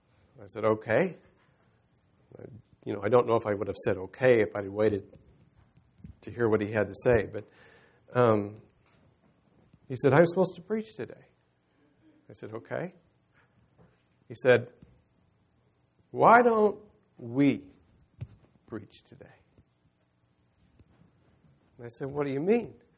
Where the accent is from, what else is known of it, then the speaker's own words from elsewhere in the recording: Missouri, United States; I was very blessed. I grew up in Missouri, and I had many great ministry all around me.